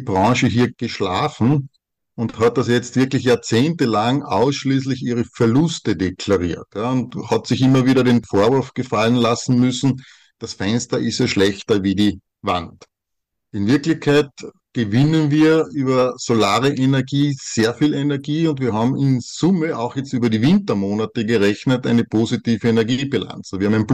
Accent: Austria; bei uns in Österreich also die Tropenhölzer eigentlich komplett verschwunden sind

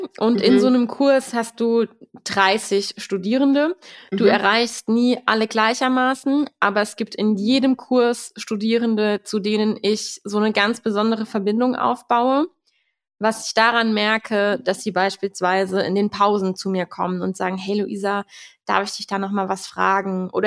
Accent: Saarland, Germany; Aus dem Saarland.

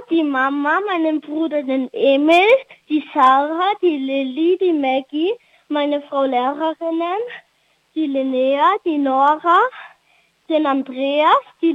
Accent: Pettnau, Tyrol, Austria; Ich bin 8 Jahre alt und bin aus Bettnau.

